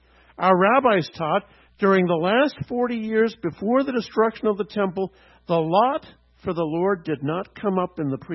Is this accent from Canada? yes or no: yes; Canada; now in New Jersey, United States; tougher than the weathers that I grew up in Canada.